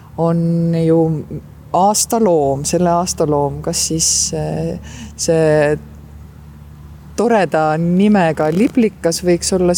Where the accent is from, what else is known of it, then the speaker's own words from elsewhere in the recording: Saare County, Estonia; Ma ei tea, ma olen ju kihelkonnalt pärit. Vilsandi rahvuspark seal ümber.